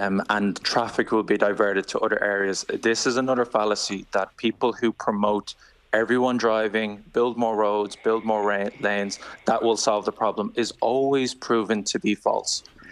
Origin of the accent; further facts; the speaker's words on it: Dublin, Leinster, Ireland; I live in Dublin. I've born and raised in Dublin.